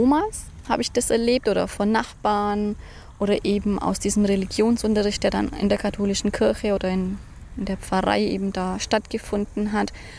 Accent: Romania; Ja, ich bin in Rumänien eben geboren. Meine Eltern waren immer viel arbeiten. Ich war viel bei meiner Uroma. Bin ich auch sehr dankbar dafür, dass ich da groß werden durfte.

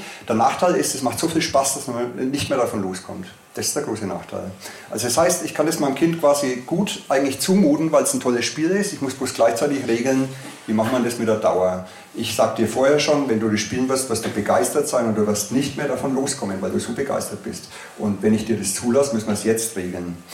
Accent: Nuremberg, Bavaria, Germany; Ich komme jetzt aus Nürnberg, da gibt es fast keine Spielräume mehr für Kinder und für Jugendliche.

